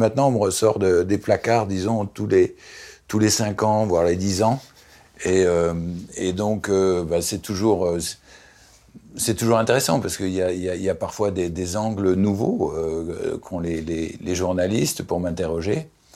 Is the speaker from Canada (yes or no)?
no; Lyon, Auvergne-Rhône-Alpes, France; Ensuite, effectivement, j'ai été élevé à Lyon